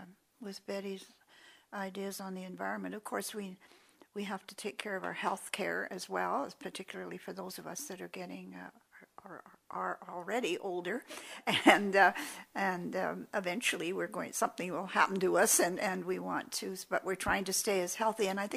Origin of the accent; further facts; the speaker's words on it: British Columbia, Canada; As I said before, I'm from British Columbia